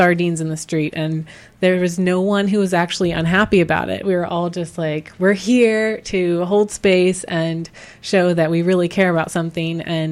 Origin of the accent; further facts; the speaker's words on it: Virginia, United States; Well, I grew up in Northern Virginia, and I've been to the National Mall so many times.